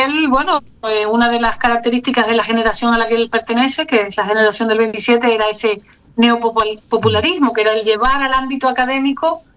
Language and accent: Spanish; Canary Islands, Spain; Dedicado pues a esos géneros que a nosotros como canarios nos identifican.